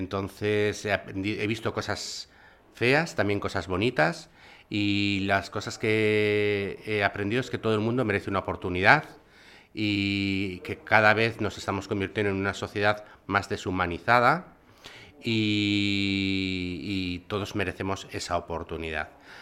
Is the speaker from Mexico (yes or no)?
no; Teruel, Aragon, Spain; now in Zaragoza, Spain; vivo en Zaragoza, pero soy original de Teruel. Y me pusieron de nombre … porque toda mi familia es de Teruel, como he dicho.